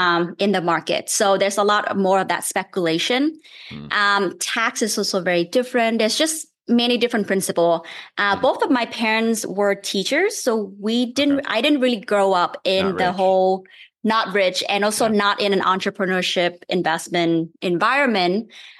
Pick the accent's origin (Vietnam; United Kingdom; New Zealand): Vietnam; English is a second language; moved away as an adult; also born or lived in Maine; now in Philadelphia, United States; I grew up in Vietnam, actually. And I came over to the US for college.